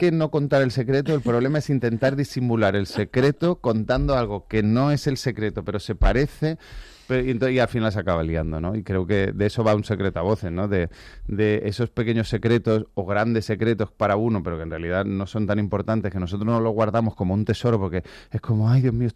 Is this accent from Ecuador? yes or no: no; Málaga, Andalusia, Spain; accent: Andalusian; las hago con gente de Málaga y las hacemos en andaluz, digamos, o sea, con nuestro acento, pues estoy como más acentoso.